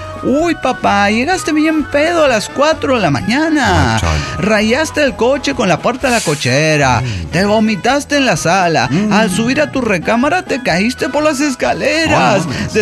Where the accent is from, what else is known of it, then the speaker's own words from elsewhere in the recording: Málaga, Andalusia, Spain; de Málaga, España.